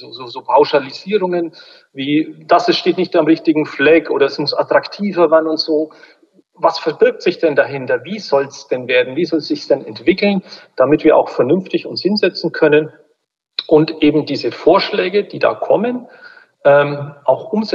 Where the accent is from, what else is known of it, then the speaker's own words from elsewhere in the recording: Bavaria, Germany; Ich komme ja mehr so aus dem Frankenländle